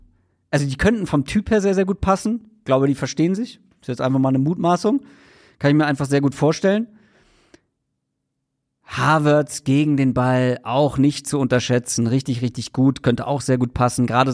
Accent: Northern Germany, Germany; Und das wusste ich als Norddeutscher nicht.

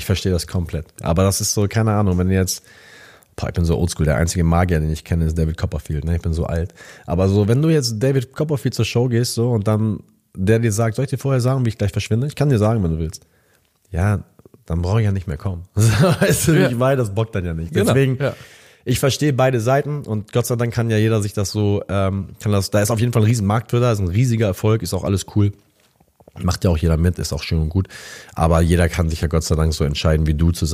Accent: Itzehoe, Schleswig-Holstein, Germany; also born or lived in Pinneberg / Hannover / Hamburg; Ich bin ja geboren in Pinneberg. Und dann in Itzehoe bin ich die ersten Jahre aufgewachsen, in Schleswig-Holstein. Und dann sind wir nach Hannover gezogen. Aber sobald ich das selber entscheiden konnte, bin ich nach Hamburg gezogen

